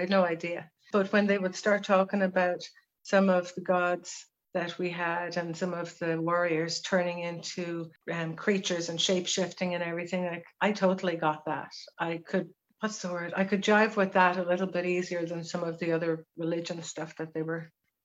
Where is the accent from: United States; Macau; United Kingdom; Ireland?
Ireland; because I'm Irish, we grew up in school being trained in, and we didn't even realize, being taught a lot of Celtic mythology and Celtic teachings, along with the Catholic stuff.